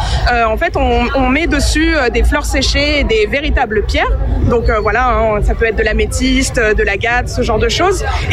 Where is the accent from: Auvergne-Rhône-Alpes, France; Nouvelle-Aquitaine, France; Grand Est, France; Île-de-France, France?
Île-de-France, France; Et nous, on vient d'Île-de-France, du coup.